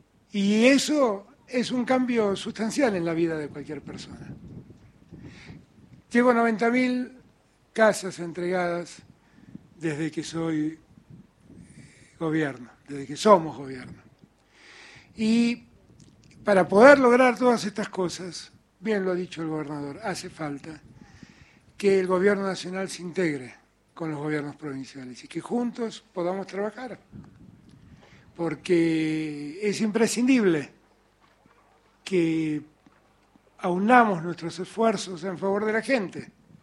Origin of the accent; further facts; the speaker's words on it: Buenos Aires, Argentina; Yo he nacido en Buenos Aires, soy un porteño al que ama mucho a su ciudad, a la ciudad capital, pero también soy hijo de un riojano